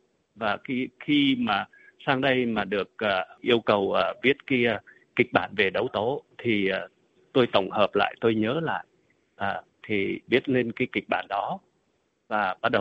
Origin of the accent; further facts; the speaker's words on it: Northern Vietnam, Vietnam; now in United States; tôi thì sinh ra và lớn lên ở miền Bắc và cũng đi vượt biên từ miền Bắc vào năm 1981 và sang Hoa Kỳ định cư vào năm 1985.